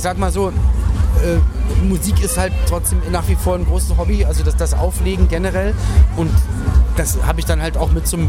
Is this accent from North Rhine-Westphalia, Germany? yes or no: no; Berlin, Germany; Ich komme aus Berlin, da war ich vorgestern noch.